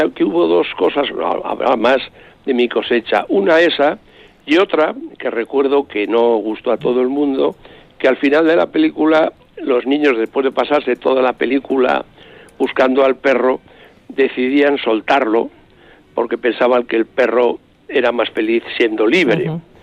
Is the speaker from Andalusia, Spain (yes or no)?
no; Burgos, Castile and León, Spain; yo soy de Burgos, luego yo estudié Derecho en Deusto, en Bilbao